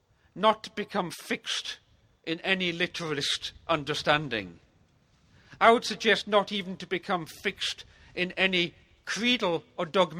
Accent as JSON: {"language": "English", "region": "Scotland", "country": "United Kingdom", "tie": "born or raised there", "said": "I grew up in the Hebrides of Scotland in a Presbyterian context"}